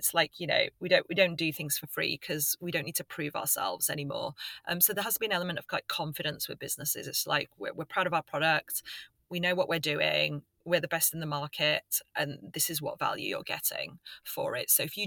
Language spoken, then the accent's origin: English; England, United Kingdom; now in London, United Kingdom; I'm not from London originally. So whenever I go back home to the north of England